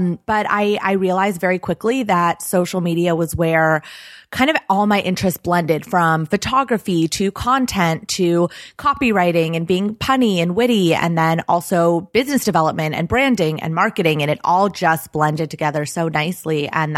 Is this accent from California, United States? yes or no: yes; Los Angeles, California, United States; So growing up in Los Angeles, I didn't know how many jobs existed.